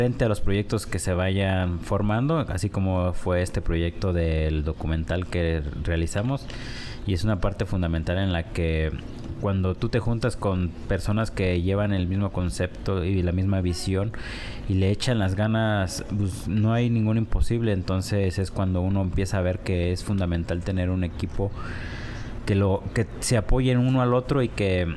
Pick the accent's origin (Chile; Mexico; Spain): Mexico; Guanajuato; crear y recuperar las tradiciones y costumbres de nosotros como iturbidenses, como guanajuatenses, como mexicanos